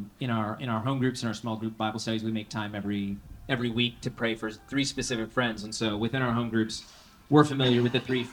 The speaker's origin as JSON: {"language": "English", "country": "Canada", "said": "As the Canadian, mm-hmm. Being nice is a Canadian value."}